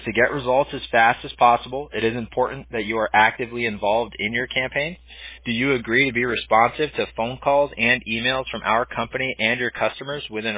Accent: Huntington Beach, California, United States; I think it's just because I grew up in Huntington Beach, though. So I kind of grew up going to the beach on a regular basis, wearing board shorts.

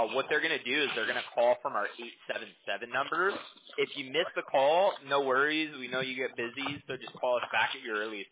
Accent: California, United States; You know, I'm from California, so.

